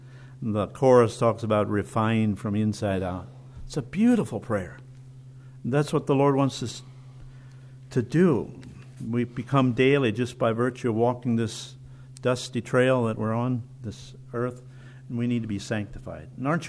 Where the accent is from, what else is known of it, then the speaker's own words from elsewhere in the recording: Virginia, United States; I'm from Virginia. I didn't know you. We do things a little bit differently.